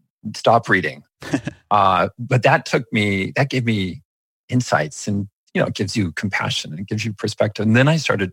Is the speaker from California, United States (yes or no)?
yes; California, United States; I grew up in a strong religious tradition. I was raised by it in the Mormon tradition, but in California.